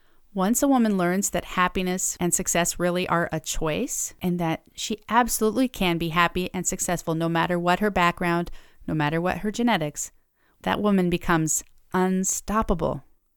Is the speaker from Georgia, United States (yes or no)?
no; Iowa, United States; I was born and raised in Iowa. I grew up on a farm outside of a tiny little town.